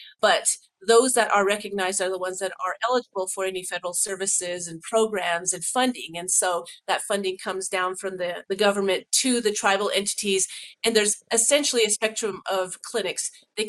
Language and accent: English; Fort Defiance, Arizona, United States; I became intrigued about working in my hometown, moved back to Fort Defiance, Arizona, and was the chief of family medicine there for a number of years